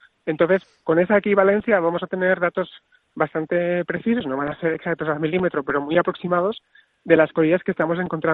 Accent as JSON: {"language": "Spanish", "region": "Catalonia", "country": "Spain", "said": "yo soy del sur de Tarragona"}